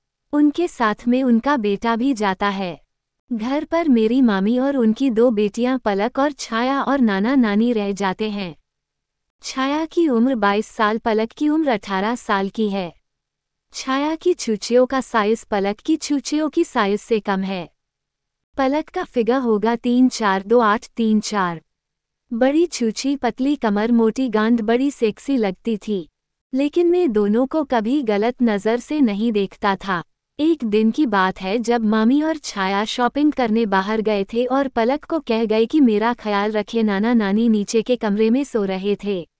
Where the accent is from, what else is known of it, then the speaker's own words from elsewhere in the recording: Uttarakhand, India; उम्र 23 साल, लंबाई 5'11" है। मैं उत्तराखंड का रहने वाला हूँ।